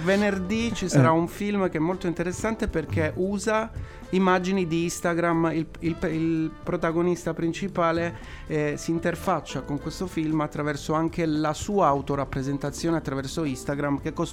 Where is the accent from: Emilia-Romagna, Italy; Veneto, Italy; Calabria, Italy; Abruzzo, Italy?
Calabria, Italy; now in Cagliari, Italy; Io non sono cagliaritano, sono calabrese